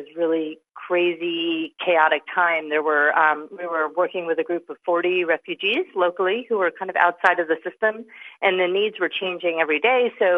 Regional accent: United States; I come from the States where everybody uses online wedding registries

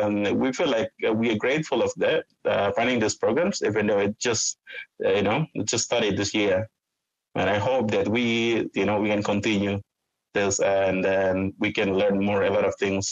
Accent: Wamena, Highland Papua, Indonesia; English is a second language; now in New Zealand; the situation back home in Wamena or in the Balium Valley where I grew up and here in Aotearoa, New Zealand.

